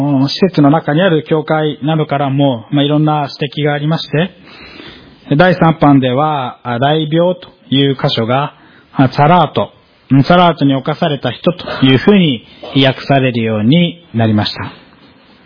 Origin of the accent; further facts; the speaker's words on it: Kiyose, Tokyo, Japan; 私の出身である清瀬市には東村山市与隣にまたがって